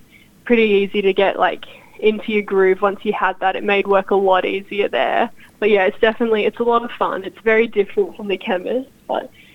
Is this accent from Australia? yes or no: yes; Maryborough, Australia; They're living back in Maryborough, my hometown, still.